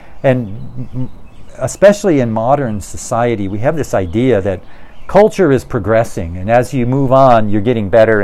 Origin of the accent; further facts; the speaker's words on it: United States; I'm going to speak as an American, 2 in 4 Americans right now. We Americans sometimes think that we are the pinnacle.